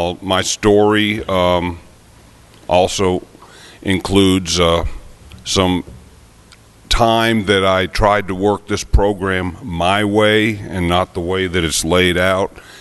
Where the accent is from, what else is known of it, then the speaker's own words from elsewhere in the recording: Massachusetts, United States; But I was born in New England. I lived in a small rural suburb of Boston.